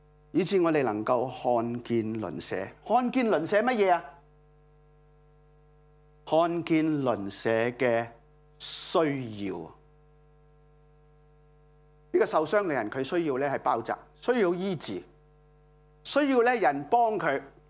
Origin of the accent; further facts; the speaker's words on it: Hong Kong; We are Hong Kong， 我係香港人。